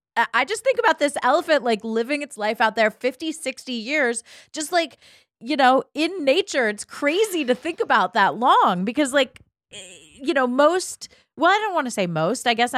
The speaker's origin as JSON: {"language": "English", "region": "Ohio", "country": "United States", "tie": "born or raised there", "said": "But I grew up in Ohio, so like goats, chickens, farm animals I wasn't really into because they were just everywhere"}